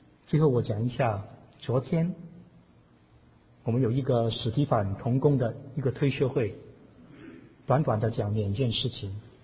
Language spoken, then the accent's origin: Chinese; Hong Kong; 我在想，我小时候在香港也是很喜欢玩这个